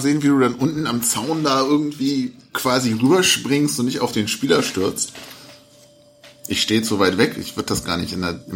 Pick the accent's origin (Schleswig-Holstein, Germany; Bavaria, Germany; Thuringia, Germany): Thuringia, Germany; Nordhausen; So, ich komme aus Nordhausen, da wo der Doppelkorn herkommt